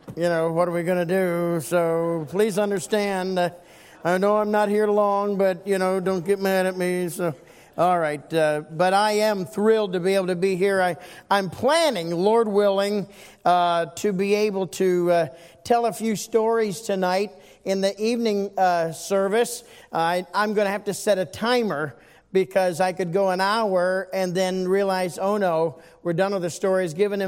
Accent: Berea, Ohio, United States; born there; I was born in Berea Hospital in 1961, as before it became Southwest General, and was born there, came here.

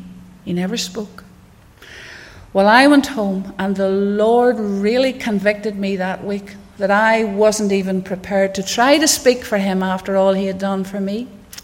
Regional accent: Rathfrieland, Northern Ireland, United Kingdom; But I was born outside Rathfrieland on a farm, sent along to church and Sunday school, and sent along to a wee children's meeting just across the road

